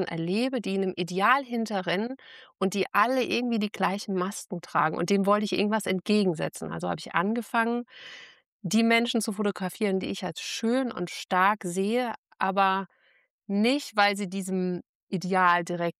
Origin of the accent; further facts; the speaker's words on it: Rhineland-Palatinate, Germany; ich komme ja ursprünglich aus der Trierer Ecke.